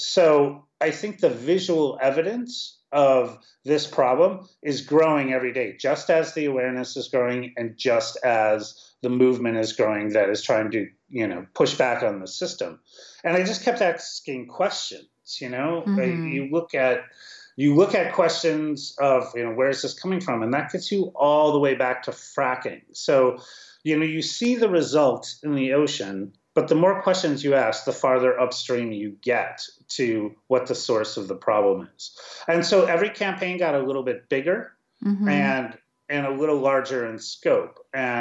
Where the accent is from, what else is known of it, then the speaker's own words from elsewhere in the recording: Minneapolis, Minnesota, United States; I'm originally from Minneapolis, and, you know, nobody was talking about plastic in the Midwest